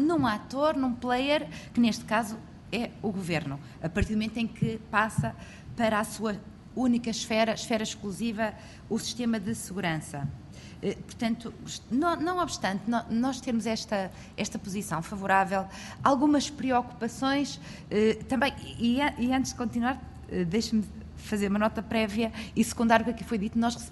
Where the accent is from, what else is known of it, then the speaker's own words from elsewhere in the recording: Viana do Castelo, Portugal; eu sou de Viana do Castelo, portanto não me deixou logo tranquila